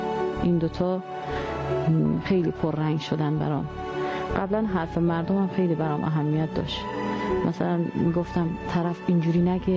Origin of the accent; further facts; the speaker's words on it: Mashhad, Razavi Khorasan, Iran; 38 سالمه، اهل مشهدم